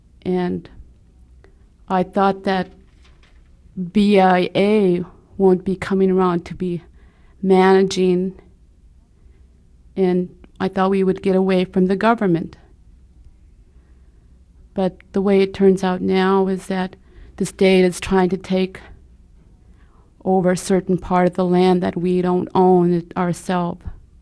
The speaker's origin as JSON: {"language": "English", "town": "Minto", "region": "Alaska", "country": "United States", "lives_now": "Fairbanks, United States", "said": "I'm originally from Minto, but I stay in Fairbanks."}